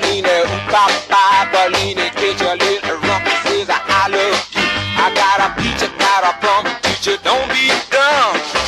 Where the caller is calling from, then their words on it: Florence, Tuscany, Italy; English is a second language; I'm speaking from Florence, Italy. I'm in my lockdown situation as anybody else.